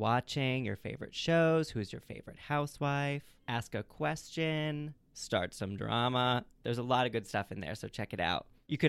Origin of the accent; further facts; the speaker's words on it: New York City, New York, United States; Like, I don't know if it's being a New Yorker where normally I'm not a germaphobe, but there are certain things that are like subway clothes don't go on the bed